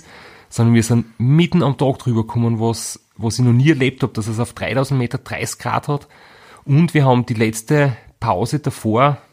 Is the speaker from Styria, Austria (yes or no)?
yes; Graz, Styria, Austria; wir sind beide aus Graz.